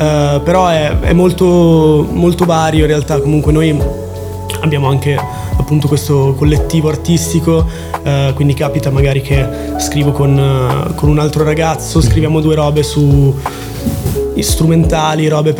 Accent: Varese, Lombardy, Italy; now in Milan, Italy; noi siamo tutti di Varese, ma non ci siamo trovati a Varese, okay. Ci siamo trovati a Milano per caso

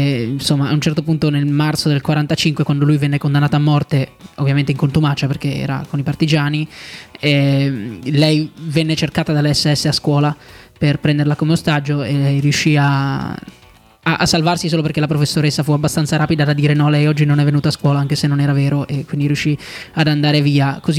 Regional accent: Savona, Liguria, Italy; per me, che sono di Savona, 24 aprile è più importante del 25, perché il giorno della liberazione di Savona era il 24

